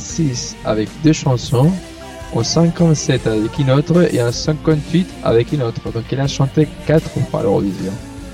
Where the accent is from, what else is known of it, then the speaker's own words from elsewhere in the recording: Spain; French is a second language; Tu sais, je suis espagnol, j'ai du mal à comprendre.